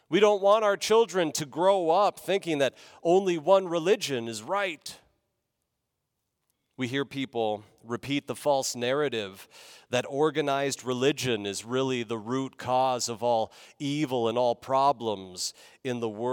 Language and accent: English; California, United States; Growing up in California, there were a lot of situations like